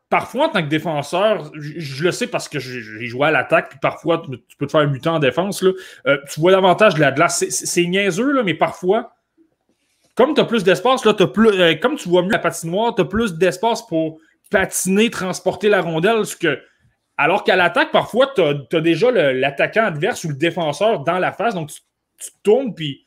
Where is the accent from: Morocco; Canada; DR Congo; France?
Canada; Moi, je suis Canadien